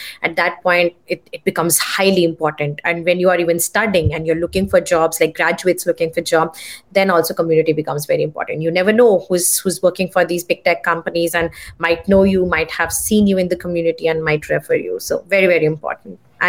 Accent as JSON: {"language": "English", "country": "India", "said": "because I come from India, I know how many people they enroll for master programs."}